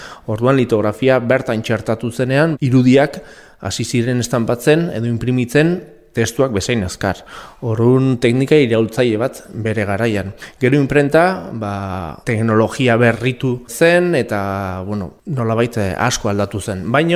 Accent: Zaragoza, Aragon, Spain; born there; also born or lived in Gipuzkoa; now in Estella, Spain; ni jaio nintzen Zaragozan, gero joan nintzen bizitzera Gipuzkura, eta azkenik, bueltatu naiz nire sustraietara, nolabait Lizarrara. Duela gutxi, duela sei urte.

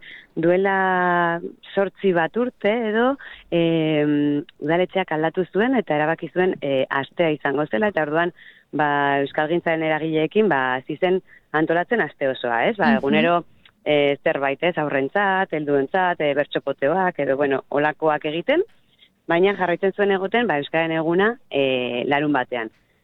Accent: Tafalla, Navarre, Spain; motorre hori Tafallakoak gara denak

